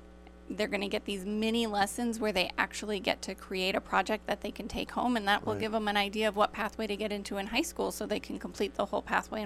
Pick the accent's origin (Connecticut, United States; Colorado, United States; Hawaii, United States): Colorado, United States; Denver; also born or lived in Minnesota / Cleveland; I was from Denver, moved to Minnesota, then moved to Cleveland.